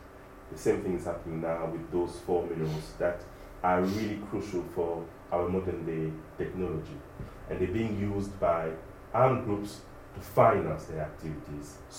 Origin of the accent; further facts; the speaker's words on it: DR Congo; I've traveled in the Congo. I'm from the Congo. I have family there.